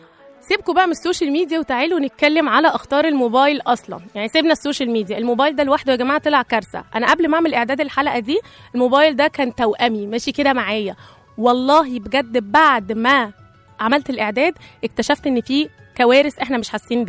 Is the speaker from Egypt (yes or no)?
yes; Egypt; طبعا يا جماعة احنا شعب مصري فرفوش بيحب دايما يتريق على اي حاجة